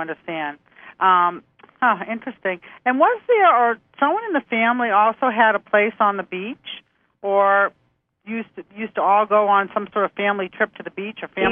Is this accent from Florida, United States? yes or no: no; Massachusetts, United States; I'm going to be saying aunt because I'm from Massachusetts.